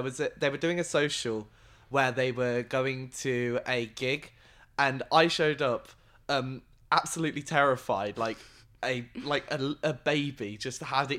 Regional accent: Reading, South East England, United Kingdom; So, I am from Reading initially

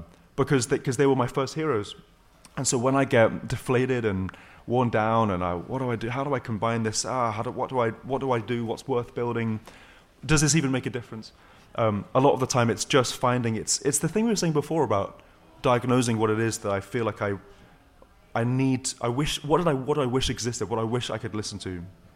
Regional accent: England, United Kingdom; growing up in England

